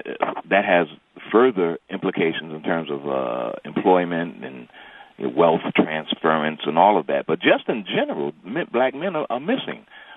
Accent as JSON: {"language": "English", "region": "New York", "country": "United States", "accent": "New York", "moved": "yes", "lives_now": "Chicago, United States", "said": "Yes, I have. I'm from New York originally."}